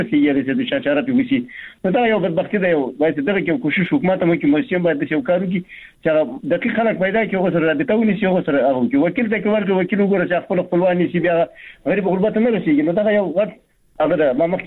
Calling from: Baghlan, Afghanistan; بغلان مې تماس نیولې

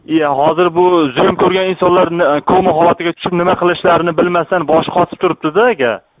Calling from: Prague, Czechia; Men Pragadanman

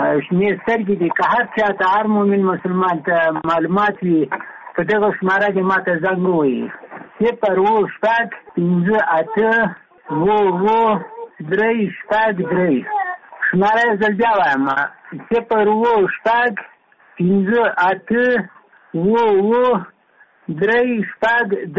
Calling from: Logar, Afghanistan; د لوګر ولایت اوسیدونکی یم.

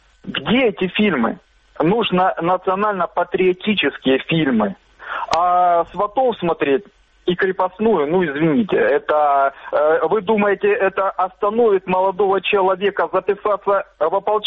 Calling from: Kramatorsk, Donetsk Oblast, Ukraine; Краматорск.

